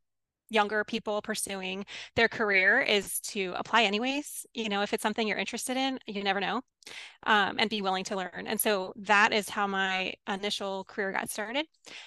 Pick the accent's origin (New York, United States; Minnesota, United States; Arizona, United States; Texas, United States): Arizona, United States; I'm not from Pennsylvania. I'm actually from Arizona, but married into Pennsylvania